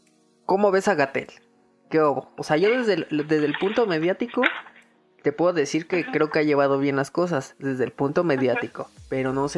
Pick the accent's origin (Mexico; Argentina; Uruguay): Mexico; Y también la responsabilidad del paciente, porque como mexicanos, creo que no, yo lo quiero percibir así.